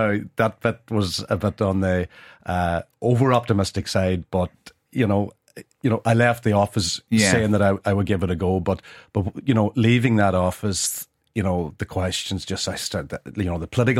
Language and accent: English; Carrigart, Ulster, Ireland; I'm from Carrigart to my parish of Meva, going to the shop and meeting people speaking Irish.